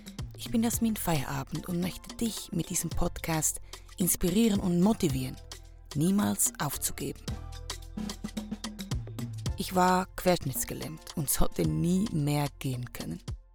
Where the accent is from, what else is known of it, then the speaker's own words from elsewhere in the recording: Switzerland; Apero ist bei uns in der Schweiz die Zeit zum Snacken.